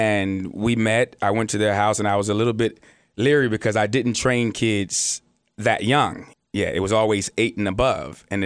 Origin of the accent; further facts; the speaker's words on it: Atlanta, Georgia, United States; also born or lived in New York; You know, when I left Atlanta, I'm originally from Atlanta. Okay. And when I left Atlanta to go to school in New York